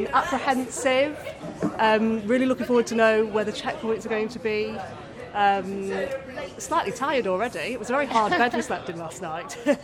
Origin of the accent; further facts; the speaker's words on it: Sheffield, Yorkshire and the Humber, United Kingdom; And we're from Sheffield.